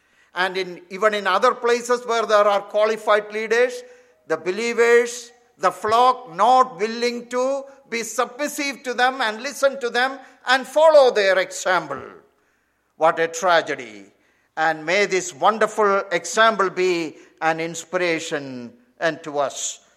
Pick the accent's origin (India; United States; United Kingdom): India; Kerala; I was thinking about my own early days growing up in Kerala